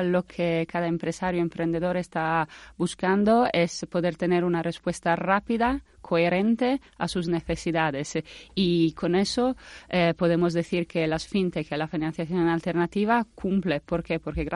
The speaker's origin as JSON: {"language": "Spanish", "country": "Italy", "second_language": "Spanish", "moved": "as an adult", "lives_now": "Spain", "said": "evidentemente mi acento me delata, soy italiana y he llegado en España"}